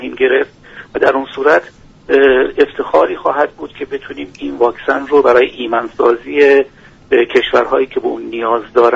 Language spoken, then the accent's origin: Persian; Iran; دست همه این بزرگان رو من به عنوان یک ایرانی میبوسم.